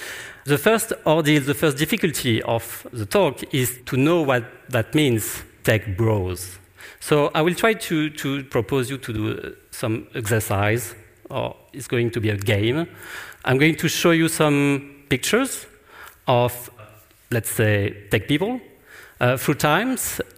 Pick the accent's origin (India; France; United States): France; English is a second language; sorry, I don't speak Dutch. Plus, I'm French and I'm going to speak in English. And actually, I guess my accent is even worse than Emmanuel Macron is.